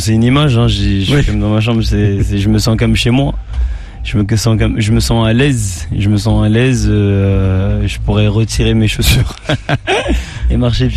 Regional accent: Guinea; J'aimerais bien faire un concert dans mon pays d'origine, la Guinée.

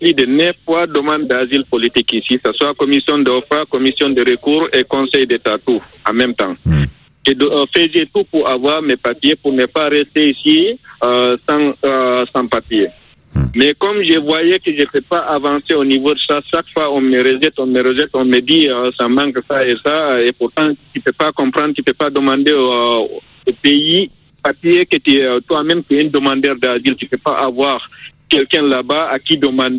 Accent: Guinea; je suis guinéen. Je suis arrivé ici le 15 septembre 2000.

